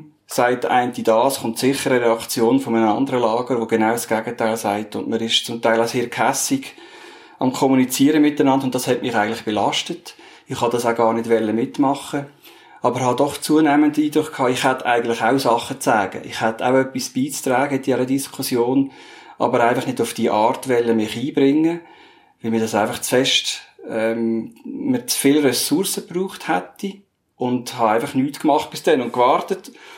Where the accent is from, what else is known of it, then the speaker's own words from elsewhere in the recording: Aargau, Switzerland; Ich bin im Aargau aufgewachsen